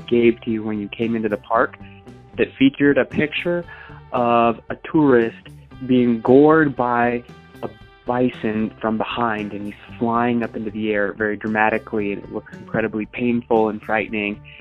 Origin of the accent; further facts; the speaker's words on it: Montana, United States; I grew up in Montana, and every summer we went on vacation to Yellowstone National Park